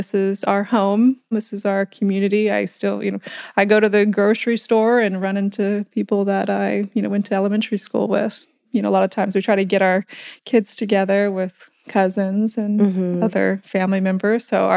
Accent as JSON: {"language": "English", "region": "Texas", "country": "United States", "tie": "born or raised there", "said": "And my husband and I are both Texans, Justin of several generations. I was raised here in Texas as well."}